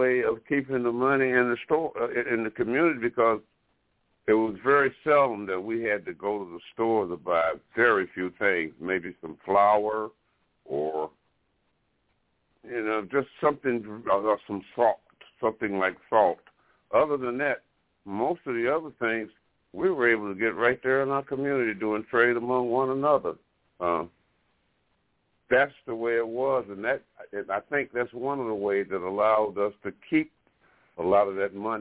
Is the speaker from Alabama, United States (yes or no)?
yes; Alabama, United States; born there; as a person that was born in the South, I was born in Alabama, but I know in the Southern states, period.